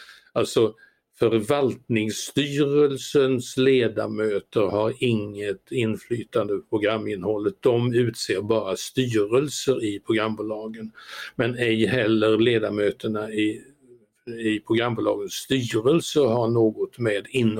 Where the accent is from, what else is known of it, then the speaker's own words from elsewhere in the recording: Aneby, Jönköping County, Sweden; born there; Det gjordes i min födelseort Aneby för flera decennier sedan.